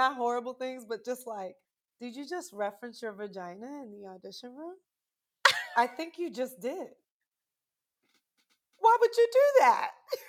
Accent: New York, United States; I'm a girl from New York.

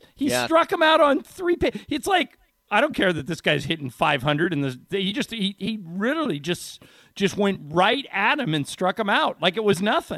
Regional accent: United States; so I guess because I'm an American, I got to say

